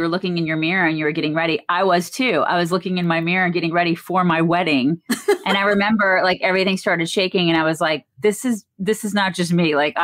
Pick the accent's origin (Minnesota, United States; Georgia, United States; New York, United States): Georgia, United States; Atlanta; If you guys don't know what Buckhead is, it's a neighborhood in Atlanta. I grew up in Atlanta.